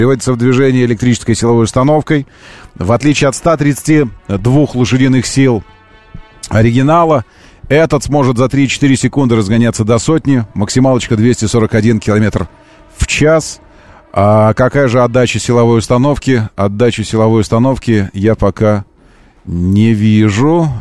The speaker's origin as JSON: {"language": "Russian", "region": "Moscow", "country": "Russia", "said": "Мы, москвичи, в два, кто-то в три раза больше может позволить себе топливо."}